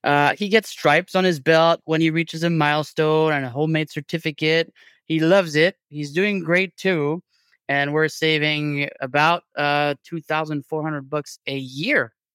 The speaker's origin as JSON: {"language": "English", "town": "Forest Hill", "region": "Maryland", "country": "United States", "said": "I'm from Forest Hill, Maryland."}